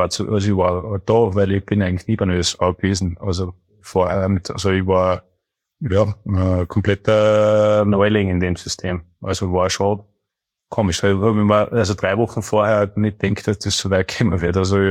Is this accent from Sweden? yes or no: no; Austria; bin ich ja Österreicher